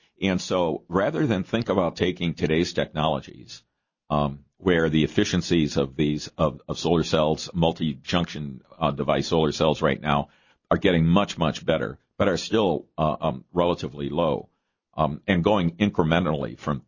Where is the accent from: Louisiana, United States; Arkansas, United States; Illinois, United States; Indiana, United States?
Illinois, United States; Chicago; I come from Chicago, from the south side of Chicago